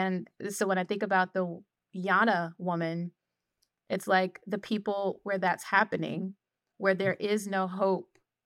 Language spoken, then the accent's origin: English; Washington, District of Columbia, United States; I'm from Washington, D.C.